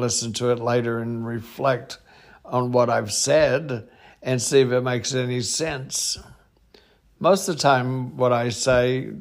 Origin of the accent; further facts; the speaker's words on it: Texas, United States; I'm in Texas. It's where I'm from, my home state.